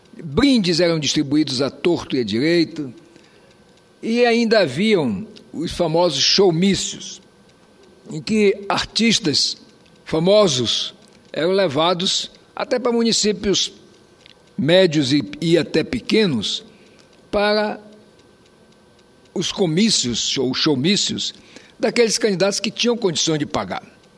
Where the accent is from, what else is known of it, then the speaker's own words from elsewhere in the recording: Roraima, Brazil; nós temos lá no meu estado mesmo, o município de Caiacaraí, que é maior do que alguns estados.